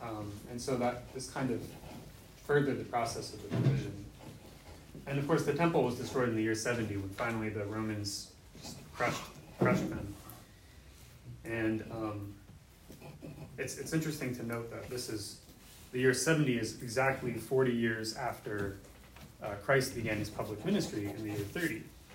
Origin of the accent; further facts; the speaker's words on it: Pennsylvania, United States; I'm from Pennsylvania, so I have to joke.